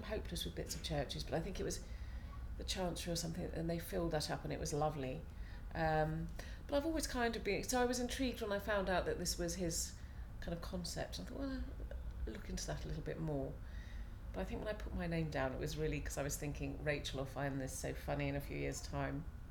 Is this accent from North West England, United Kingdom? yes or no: no; Brighton, South East England, United Kingdom; born there; now in Gloucestershire, United Kingdom; I was born near Brighton, and I've lived in London, and I've lived in Kent for a long time, up in Nottinghamshire, down in Devon, back to London, and then over to Gloucestershire.